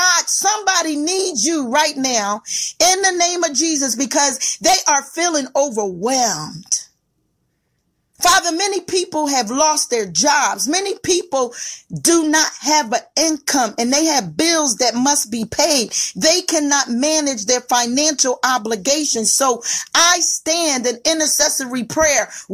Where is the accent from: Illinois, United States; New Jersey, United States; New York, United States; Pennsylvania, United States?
Pennsylvania, United States; Philadelphia; Father, I'm from Philadelphia, the city of brotherly love.